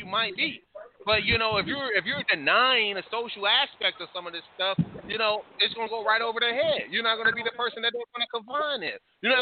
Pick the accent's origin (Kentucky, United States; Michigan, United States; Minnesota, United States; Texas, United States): Kentucky, United States; Paducah; also born or lived in Chicago; now in Washington, United States; Being born in Chicago, spending a lot of time in Chicago, growing up in Paducah, spending a heck of a lot of time in Paducah, now living in the DMV area